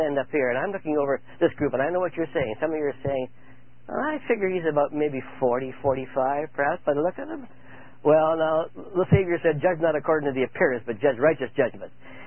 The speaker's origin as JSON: {"language": "English", "country": "Canada", "tie": "born or raised there", "also_born_or_lived": "London, United Kingdom", "second_language": "English", "said": "I was born in London, England. That's an island over there, as you know. And I was only 4 months old when I came to Canada. And a four-month-old baby doesn't know much English, so I had to learn English when I came to Canada. And that's the reason why I've got an accent, because I'm kind of foreign-born."}